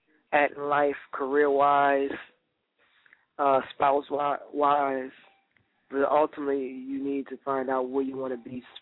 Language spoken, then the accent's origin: English; Detroit, Michigan, United States; now in Virginia, United States; I'm coming from Detroit, to Virginia area. Detroit has gone downhill. I definitely escaped something